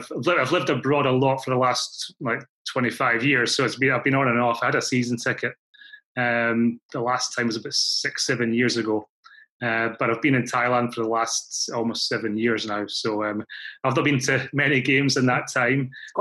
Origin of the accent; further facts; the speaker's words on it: Glasgow, Scotland, United Kingdom; I'm from Glasgow